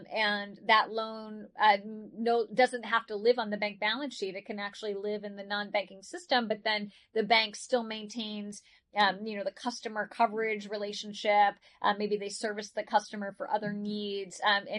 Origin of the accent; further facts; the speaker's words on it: Pittsburgh, Pennsylvania, United States; So I'm from Pittsburgh, so I'm obligated to be a Pittsburgh Steelers fan.